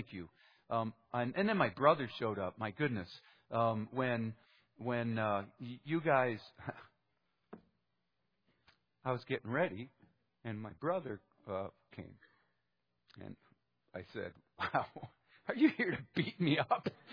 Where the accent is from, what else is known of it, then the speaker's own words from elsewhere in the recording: Minnesota, United States; well, you know, I came from Minnesota, and, you know, I have an older brother, 2 years older than me